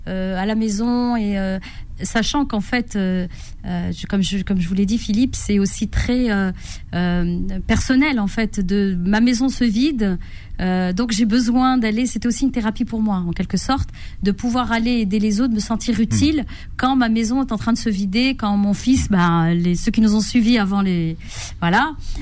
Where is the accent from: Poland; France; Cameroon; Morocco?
Morocco; born there; Donc le Maroc, c'est mon pays natal, hein. C'est mon pays de cœur.